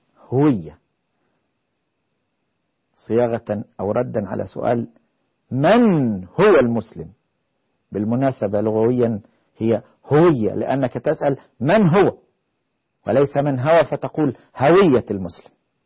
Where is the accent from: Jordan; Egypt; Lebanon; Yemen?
Egypt; born there; حين ولدت في مصر وقيدت من مواليدها